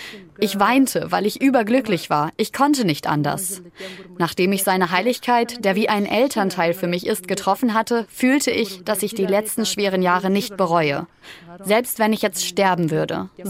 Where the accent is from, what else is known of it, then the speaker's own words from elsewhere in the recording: Tibet, China; In meinem Heimatland dürfen sie nicht einmal ein kleines Porträt von ihm besitzen, geschweige denn ihn persönlich treffen.